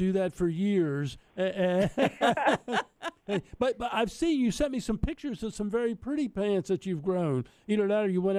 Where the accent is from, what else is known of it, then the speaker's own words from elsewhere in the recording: Maryland, United States; Celeste and I did a lot of TV work together over the many years and been good friends, and we're both from Maryland.